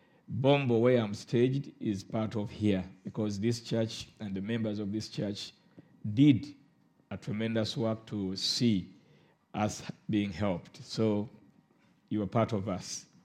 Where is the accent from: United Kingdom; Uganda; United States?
Uganda; Yeah, I come from Uganda.